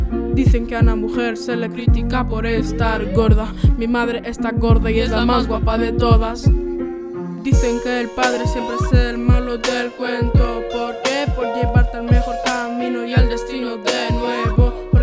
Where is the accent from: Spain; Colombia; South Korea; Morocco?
Morocco; Sidi Ifni, Guelmim-Oued Noun; Spanish is a second language; soy de Marruecos, soy de Sidi Ifni.